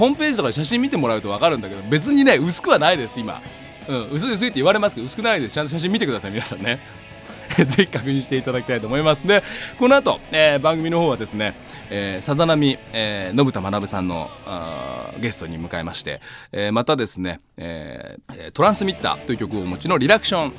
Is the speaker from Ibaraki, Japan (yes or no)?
no; Setagaya, Tokyo, Japan; もう本当にもう生まれ育ちも世田谷なので、というつながりで世田谷に帰ってきました。